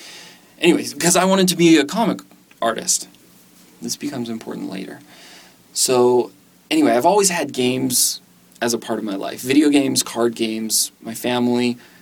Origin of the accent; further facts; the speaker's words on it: Wyoming, United States; I'm from Wyoming, as we established last time. Wyoming, go Pokes.